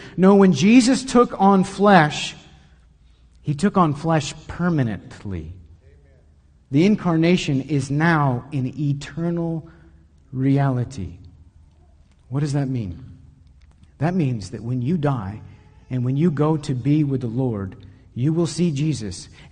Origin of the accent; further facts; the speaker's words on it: Texas, United States; Now, as a Texan, that sounds awful.